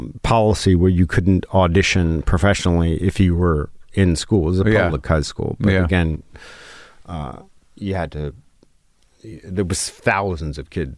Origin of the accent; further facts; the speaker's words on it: Jamaica, Queens, New York, United States; We grew up in Jamaica, Queens in New York.